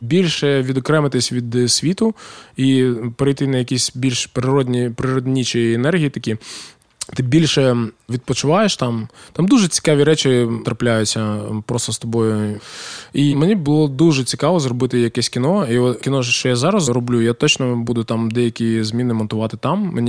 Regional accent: Dnipro, Dnipropetrovsk Oblast, Ukraine; я теж зі Сходу. Я не так далеко зі Сходу, я з Дніпра

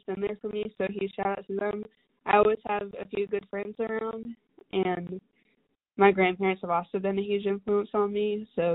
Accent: Hall County, Georgia, United States; I'm a musician from Hall County, Georgia.

